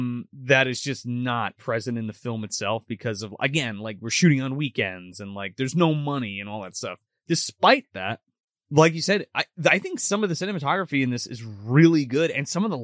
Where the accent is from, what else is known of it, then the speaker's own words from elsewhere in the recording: New Jersey, United States; And I'm very excited because we're from New Jersey.